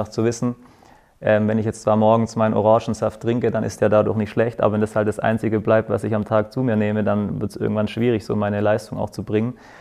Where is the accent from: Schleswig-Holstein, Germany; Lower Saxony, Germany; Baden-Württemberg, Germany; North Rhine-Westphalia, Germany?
Baden-Württemberg, Germany; als Schwabe